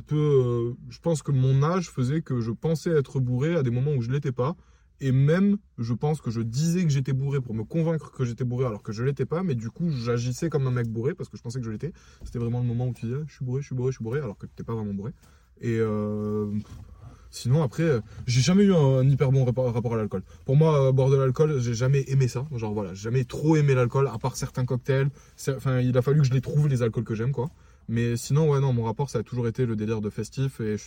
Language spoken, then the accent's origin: French; France; on est français